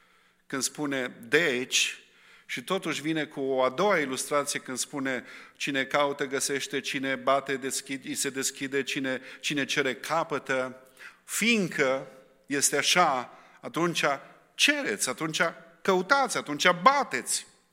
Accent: Romania; pentru noi care am crescut în România sub comunism

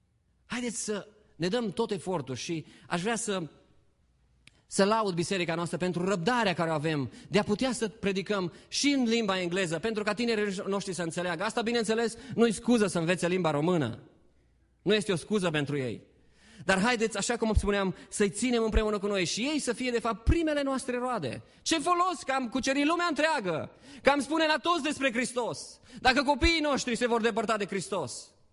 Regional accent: Romania; am crescut pe Malul Mureșului.

